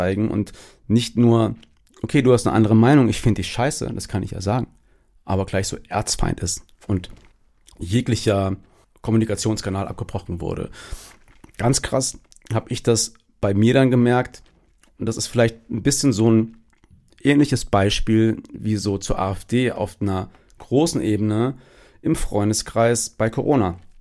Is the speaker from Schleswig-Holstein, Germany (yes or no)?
no; Cologne, North Rhine-Westphalia, Germany; ich komme aus Köln-Ehrenfeld, das ist ein durch und durch gentrifiziertes Viertel, in dem 50% Grün wählen und 25 links.